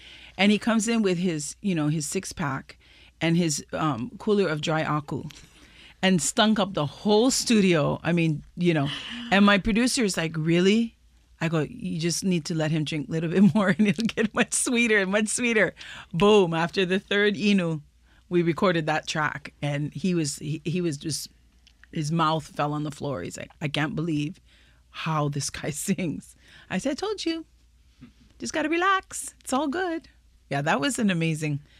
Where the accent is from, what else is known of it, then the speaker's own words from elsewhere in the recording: Maui, Hawaii, United States; Okay, I grew up in Maui Youth Theater, but I didn't like sing a song.